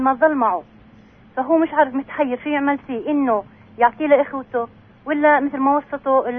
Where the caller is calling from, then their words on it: Qalqilya, West Bank, Palestine; مواطن من قلقيلية